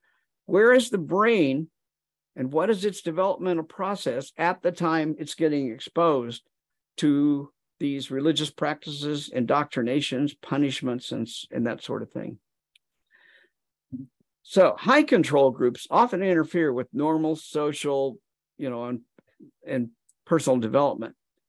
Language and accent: English; Wichita, Kansas, United States; my hometown of Wichita, Kansas. If you had a map of my hometown of Wichita from 1800